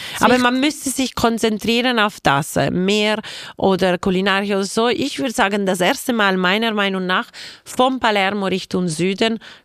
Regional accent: Switzerland; born there; Ich bin einfach in der Schweiz geboren, ich bin gewöhnt, wir sind verwöhnt.

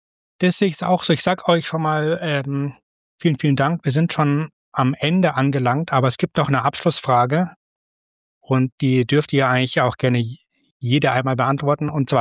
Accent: Munich, Bavaria, Germany; now in Hamburg, Germany; als ich noch in München gewohnt habe. Ich komme ja aus München ursprünglich.

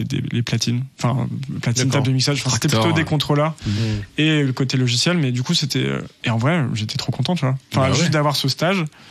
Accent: Annecy, Auvergne-Rhône-Alpes, France; j'ai grandi dans à Annecy, une petite ville dans les Alpes où on parle pas vraiment de musique.

